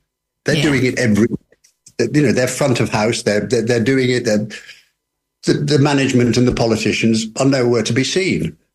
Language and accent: English; Liverpool, North West England, United Kingdom; also born or lived in Birmingham, United Kingdom; I was born in Liverpool, grew up, studied law in Birmingham, went back to Liverpool